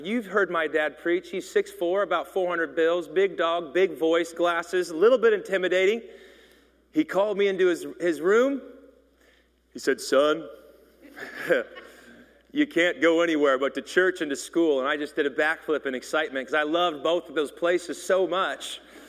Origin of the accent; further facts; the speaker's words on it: Kansas City, Missouri, United States; At that time in my church, growing up in Kansas City, we were doing prayer meetings every night.